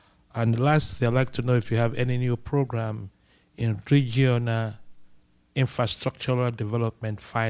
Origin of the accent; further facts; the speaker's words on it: Nigeria; I'm from Nigeria.